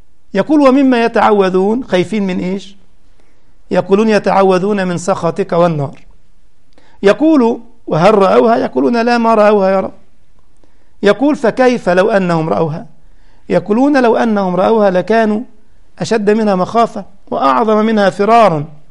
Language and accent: Arabic; Egypt; اللي قالوا كده عندنا في مصر مثلا جميلا، قالوا: من جاور السعيد يسعد.